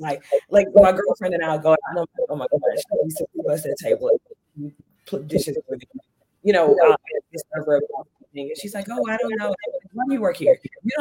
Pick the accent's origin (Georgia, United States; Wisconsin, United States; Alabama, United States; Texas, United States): Texas, United States; I mean, again, I'm from Texas. We deep fry anything.